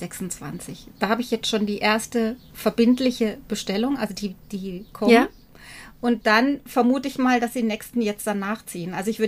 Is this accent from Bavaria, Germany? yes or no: yes; Munich, Bavaria, Germany; Also meine Ausbildung habe ich gemacht in München. Ich bin in München aufgewachsen.